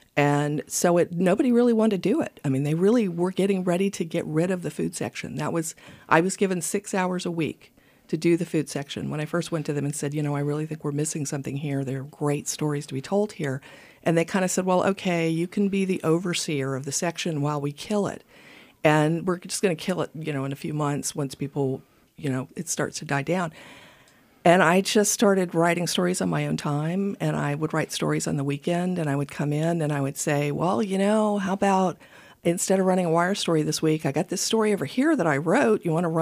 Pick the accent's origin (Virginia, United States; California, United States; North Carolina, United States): North Carolina, United States; also born or lived in Columbus, Georgia; I was born in Columbus, Georgia. All three of the kids were. We were sort of born halfway in between, the border crossing between North Georgia and South Georgia. But we got transferred to Eastern North Carolina when I was about 14 months old.